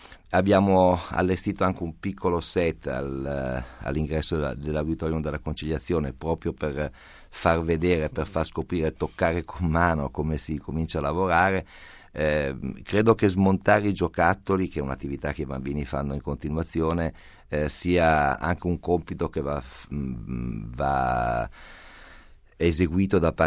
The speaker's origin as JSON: {"language": "Italian", "town": "Turin", "region": "Piedmont", "country": "Italy", "said": "poi lo dico da torinese"}